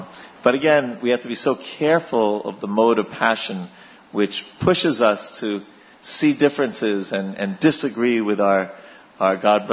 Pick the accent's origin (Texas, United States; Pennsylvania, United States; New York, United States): New York, United States; My guess is that I was brought up in New York.